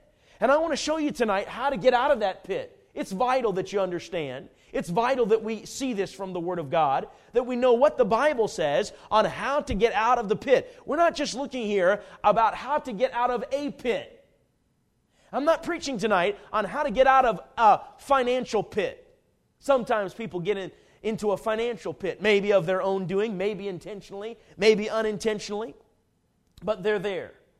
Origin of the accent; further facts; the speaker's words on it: Coon Rapids, Minnesota, United States; I mean, I grew up pretty much in Coon Rapids, Minnesota, not in the country, mostly in the city.